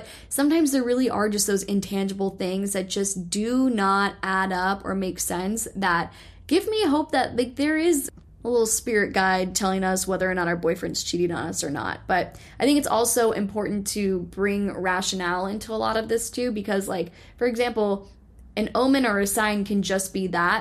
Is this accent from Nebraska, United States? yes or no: no; Dallas, Texas, United States; born there; I was born in Dallas, and I thought, oh, this is a full circle moment. I'm supposed to be going back to Dallas.